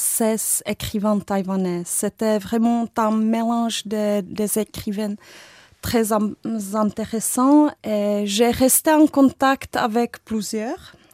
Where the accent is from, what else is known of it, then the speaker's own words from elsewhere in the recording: Czechia; French is a second language; je suis moitié tchèque et moitié japonaise. J'ai grandi ici à la République tchèque, mais j'ai passé pas mal du temps même en Asie, au Japon, à Taïwan et en Chine